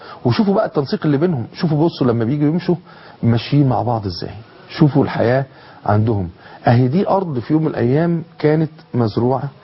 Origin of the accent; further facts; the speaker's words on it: Egypt; ولا عندهم كل الثروات اللي عندنا في مصر